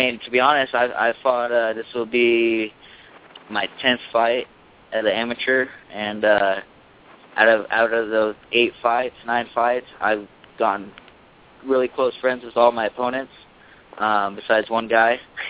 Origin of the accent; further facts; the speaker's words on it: Auburn, California, United States; also born or lived in Grass Valley; I grew up north in Auburn, California, Grass Valley.